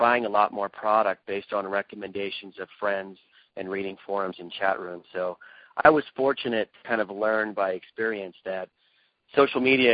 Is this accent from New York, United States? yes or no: no; Evergreen, Colorado, United States; I grew up just outside of Evergreen